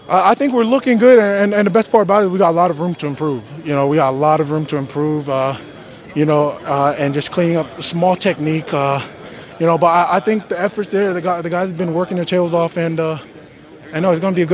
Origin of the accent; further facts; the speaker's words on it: Australia; now in United States; When I moved out here from Australia, I played for a club, Rainier Highlanders.